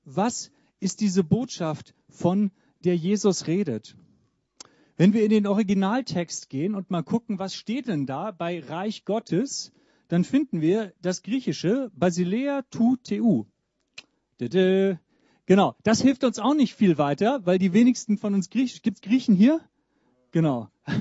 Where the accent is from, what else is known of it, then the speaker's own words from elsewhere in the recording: Hamburg, Germany; ich komme aus Hamburg.